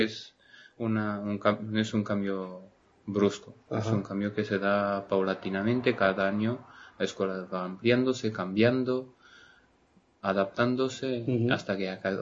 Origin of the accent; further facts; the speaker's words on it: Bucharest, Romania; Spanish is a second language; moved away as an adult; Sí, soy de Bucarest. Conozco Rumanía como turista. Bien, soy bucarestino 100%.